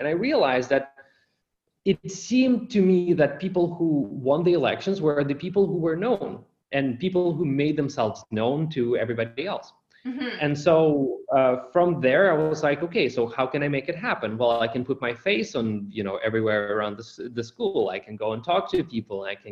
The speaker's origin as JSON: {"language": "English", "country": "Ukraine", "tie": "born or raised there", "said": "So for myself, growing up in Ukraine"}